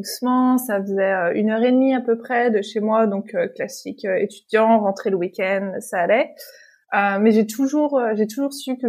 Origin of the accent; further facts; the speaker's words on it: La Roche-sur-Yon, Pays de la Loire, France; moved away as an adult; Alors je viens de France donc et je viens de Vendée, une ville qui s'appelle La Roche-sur-Yon dans l'ouest.